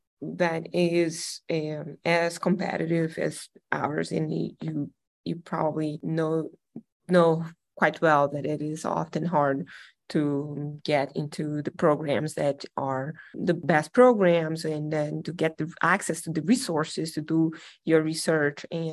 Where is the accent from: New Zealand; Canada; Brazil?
Brazil; Espírito Santo; now in United States; I am originally from Brazil, and I started my career at University of Espírito Santo, my home state in Brazil.